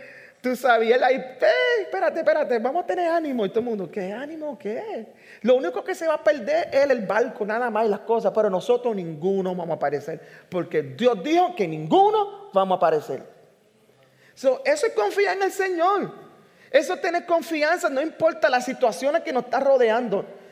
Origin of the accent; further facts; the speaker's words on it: Puerto Rico; Nosotros estábamos, usted sabe que vinimos de Puerto Rico para acá y sin conocer a nadie, estuvimos alquilados, ¿verdad?, en el apartamento.